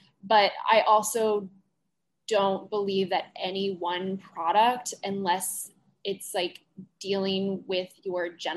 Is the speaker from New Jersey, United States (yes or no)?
no; St. Louis, Missouri, United States; My partner's from Ohio. I'm from St. Louis.